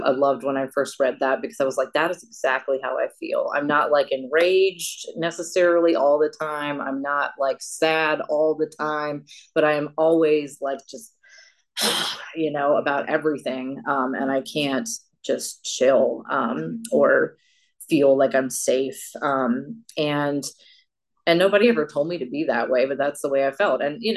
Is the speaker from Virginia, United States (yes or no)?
yes; Richmond, Virginia, United States; I am from Richmond.